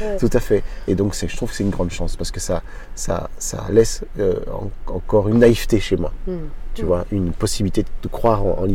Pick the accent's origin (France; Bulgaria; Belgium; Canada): Belgium; tout ça en Belgique, parce que je suis né en Belgique, j'ai grandi là.